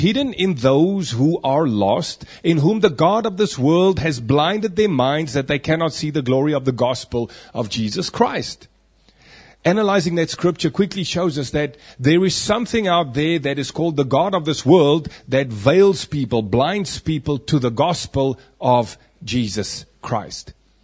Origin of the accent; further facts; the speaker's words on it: South Africa; I am a South African. Why can I say that? I can say that because I was born into a country called South Africa, and my birthright gives me citizenship.